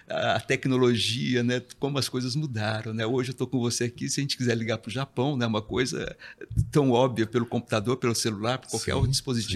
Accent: Poços de Caldas, Minas Gerais, Brazil; also born or lived in Uberaba; A gente morava em Poços de Caldas, sul de Minas, nós somos de Uberaba, no Triângulo, mas passei até os 14 anos, a gente morou em Poços de Caldas.

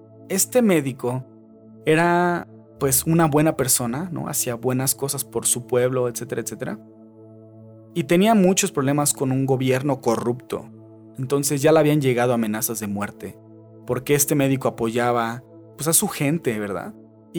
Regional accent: Mexico; Lamentablemente en mi país, en México, cada vez es, de verdad es desagradable

